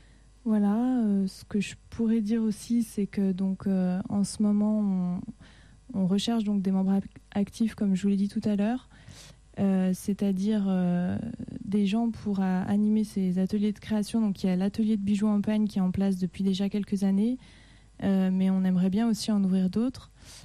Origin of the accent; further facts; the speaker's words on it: Dijon, Bourgogne-Franche-Comté, France; Alors moi en fait je suis originaire de Dijon.